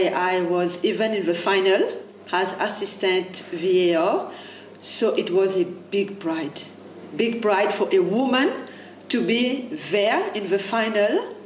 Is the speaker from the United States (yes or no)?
no; Mauritius; from Mauritius, and I've been selected for the WAFCON